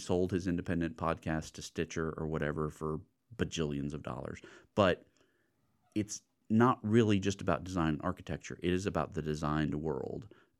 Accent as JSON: {"language": "English", "country": "United States", "said": "I'm an American male."}